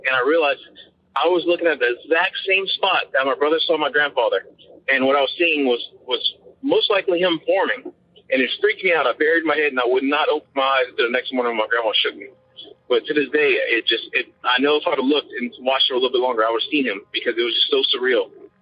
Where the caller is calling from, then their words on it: Lafayette, Louisiana, United States; I'm calling from Lafayette, Louisiana.